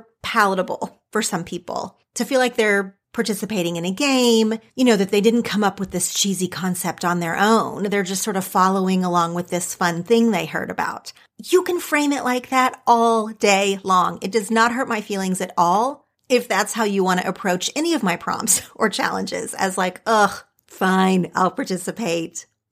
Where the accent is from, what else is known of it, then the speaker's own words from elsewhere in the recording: Oklahoma, United States; now in California, United States; Like some of my childhood friends from growing up in Oklahoma that I'm still very close